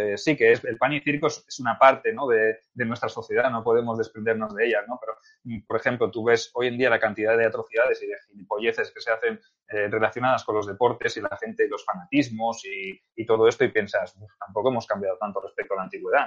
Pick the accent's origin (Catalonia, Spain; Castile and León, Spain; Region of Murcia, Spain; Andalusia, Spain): Catalonia, Spain; Soy catalán, pero soy del Real Madrid.